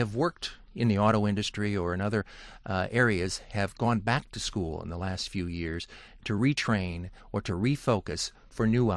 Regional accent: Allen Park, Michigan, United States; many of the families that I knew growing up in Allen Park

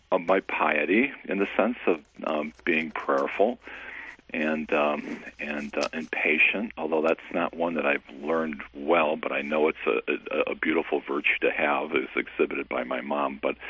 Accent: Detroit, Michigan, United States; Well, sure. Yeah, we grew up on the Lower East Side, and through the 60s and early 70s, and it was a wonderful, almost idyllic sort of childhood

